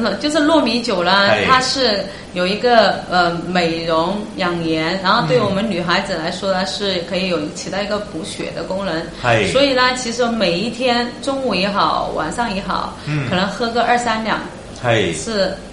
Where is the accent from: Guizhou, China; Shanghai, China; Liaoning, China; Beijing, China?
Guizhou, China; 第一，我是貴州人啦